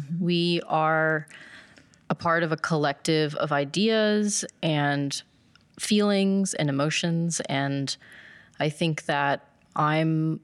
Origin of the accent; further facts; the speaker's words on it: Denton, Texas, United States; I was brought up in Denton, Texas.